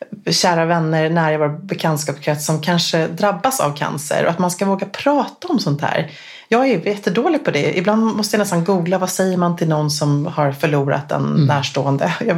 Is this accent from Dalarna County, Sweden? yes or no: no; Gävle, Gävleborg County, Sweden; Vi var gamla barnomskompisar från Gävle